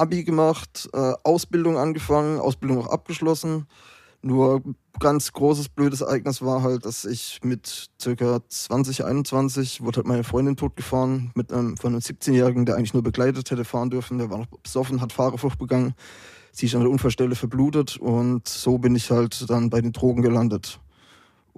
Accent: Heilbronn, Baden-Württemberg, Germany; also born or lived in Hesse; Ursprünglich komme ich aus dem Raum Heilbronn, so Schwabenland, und bin dort auch aufgewachsen. Zwischendurch mal nach Hessen gezogen

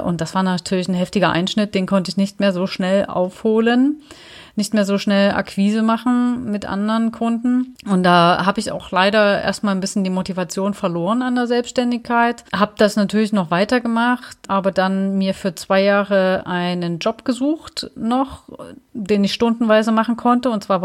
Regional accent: Dresden, Saxony, Germany; ich gehe wieder zurück nach Dresden, weil ich erstmal wieder so ein bisschen in meine Heimat wollte

